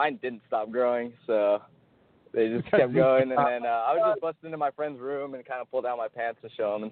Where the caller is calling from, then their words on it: San Jose, California, United States; from San Jose. I called in.